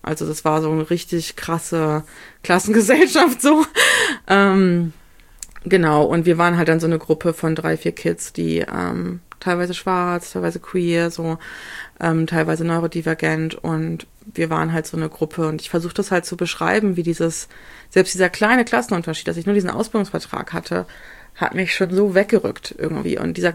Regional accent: Bremen, Germany; ich bin halt in Bremen zur Schule gegangen, als der PISA-Test war, auf die Kornstraße.

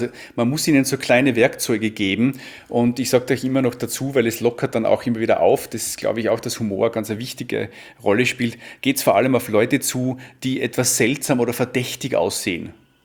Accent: Tyrol, Austria; auch hier jetzt in meinen Heimatregion Tirol

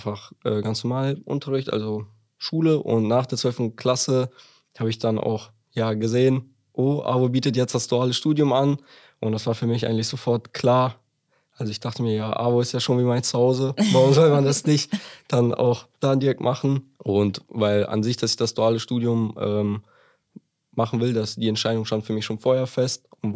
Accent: Belm, Lower Saxony, Germany; Also ich komme tatsächlich auch aus Belm, deswegen kannte ich natürlich die Firma AWO schon eigentlich immer so vom Sehen und ich war auch auf der Schule in Belm

